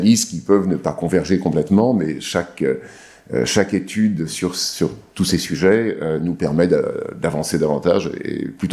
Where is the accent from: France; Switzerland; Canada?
France; born there; Effectivement, je suis né ici, donc je suis français.